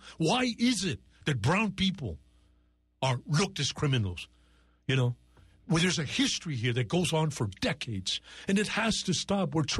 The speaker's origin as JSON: {"language": "English", "town": "Douglas", "region": "Arizona", "country": "United States", "tie": "born there", "said": "I was born on the U.S.-Mexican border. I was born in Douglas, Arizona."}